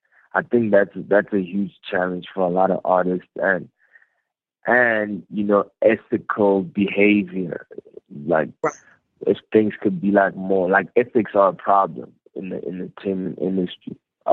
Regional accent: Free State, South Africa; Yeah, I'm South African born. You know, I was born in South Africa, so I grew up in the Free State. That's a province here. It's like one of the states like here. So I grew up in the Free State in a city called Zalkum

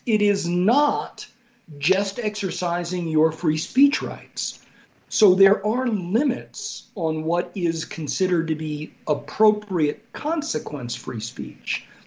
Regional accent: Brazil; now in United States; Now, I'm an immigrant from Brazil, and at the time, Brazil was a military dictatorship.

